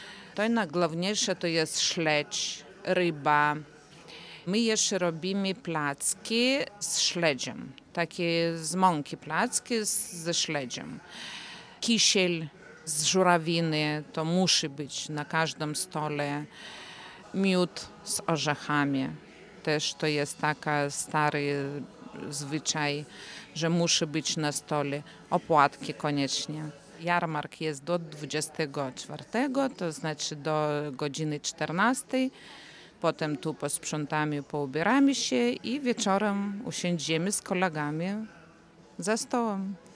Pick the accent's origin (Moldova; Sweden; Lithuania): Lithuania; Vilnius, Vilnius County; przyjechałam z Wilna. Zwykle jeżdżymy tu na jarmark dominikański.